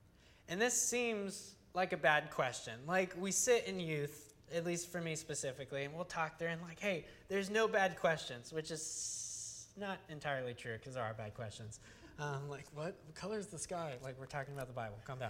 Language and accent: English; United States; because we're American and we're prideful and I'm a guy